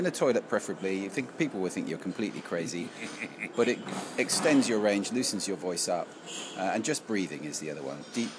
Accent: South East England, United Kingdom; I'm from, well, geographically, Surrey.

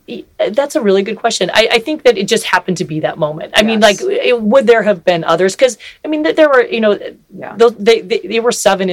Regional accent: Pacific Northwest, United States; And so I grew up in the Pacific Northwest.

